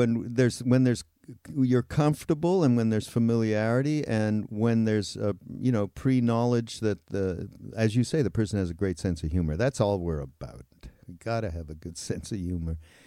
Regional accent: Montreal, Quebec, Canada; I'm from Montreal. This is just bringing me back to my misspent and frozen youth

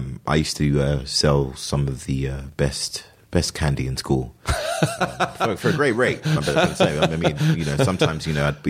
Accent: London, United Kingdom; I was born and raised in London.

